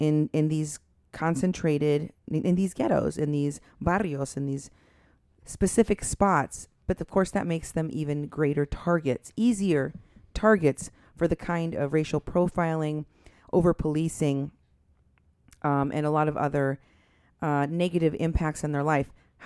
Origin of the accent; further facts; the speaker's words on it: Iowa, United States; I grew up in Iowa, so it's very white there.